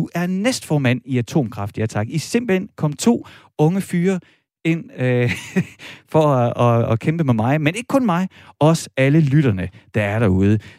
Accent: East Jutland, Denmark; accent: East Jutlandic; Er det fordi, jeg taler østjysk?

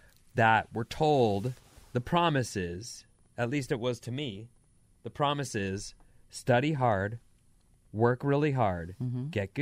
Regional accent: Newport Beach, California, United States; I grew up in Orange County on Newport Beach where we saw that.

